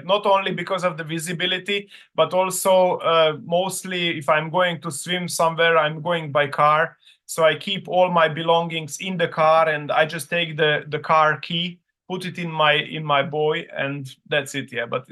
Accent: Slovakia; now in Austria; Here in Austria, we have only two races per winter season, but I'm coming from Slovakia. That's the next country next to Austria.

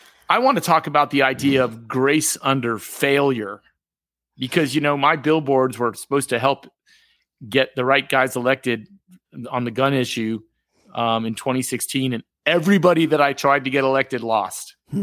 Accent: Florida, United States; the state of Florida, my home state, Ron's home state, Katie's home state

